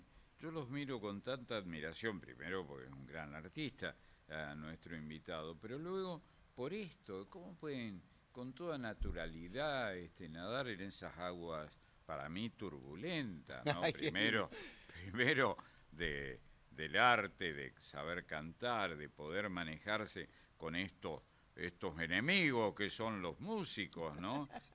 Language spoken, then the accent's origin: Spanish; Córdoba, Argentina; yo soy de Córdoba.